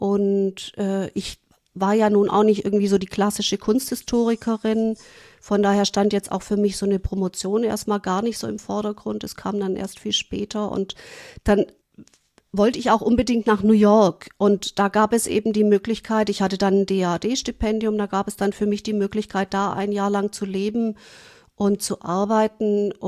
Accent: Germany; Auf jeden Fall bin ich dann zurück nach Deutschland und wusste natürlich überhaupt nicht, wohin erstmal.

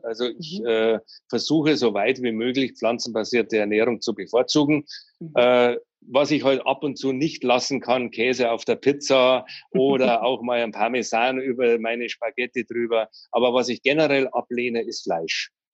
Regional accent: Bavaria, Germany; Ich komme aus Bayern.

